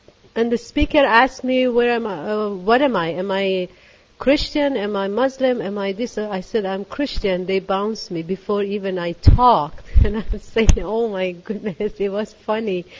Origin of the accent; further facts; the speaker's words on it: Canada; I'm from Canada. Yes, I'm from Canada. But anyway, my background is not, I wasn't born in Canada, but I am Canadian. I've been in Canada for many years.